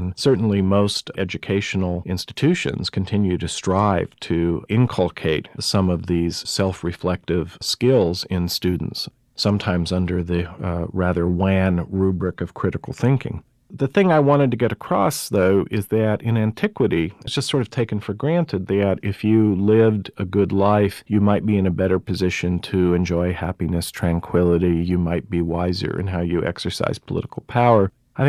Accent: United States; mainly because I'm an American, and, you know, philosophy we sometimes think is sort of foreign to the United States

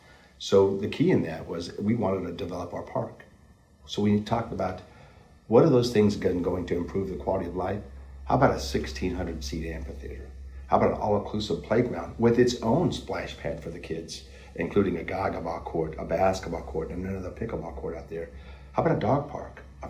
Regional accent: Fort Knox, Kentucky, United States; I grew up in the Fort Knox area. My dad was in the military. You know, we traveled a lot up until I was 8 years old. And we stationed in Fort Knox.

